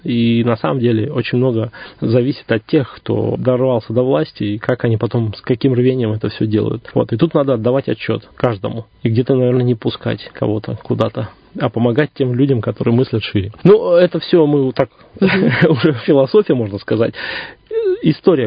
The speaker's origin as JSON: {"language": "Russian", "town": "Irkutsk", "region": "Irkutsk Oblast", "country": "Russia", "said": "и я, как иркутянин, начинающий тогда, его видел как парк."}